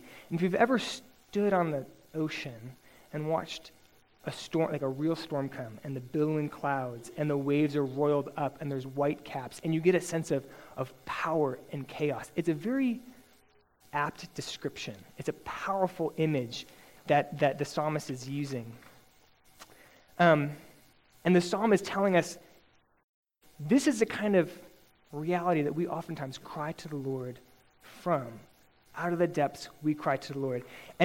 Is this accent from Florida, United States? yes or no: no; Pennsylvania, United States; So when I was a junior in high school, I grew up in Pennsylvania